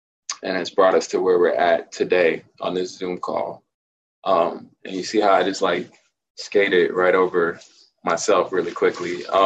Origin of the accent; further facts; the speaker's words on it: Raleigh, North Carolina, United States; I am from North Carolina. I'm a native North Carolinian from Raleigh, but I went to school at North Carolina Central University with Rebecca.